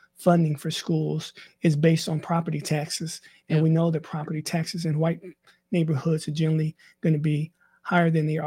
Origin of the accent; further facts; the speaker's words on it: Mississippi, United States; the all-black high school and the all-white high school in my hometown in Mississippi.